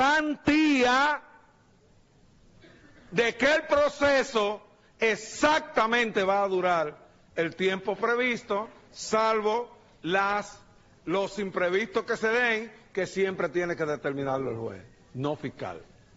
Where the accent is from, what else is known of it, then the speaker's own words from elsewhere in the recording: Dominican Republic; yo también, como dominicano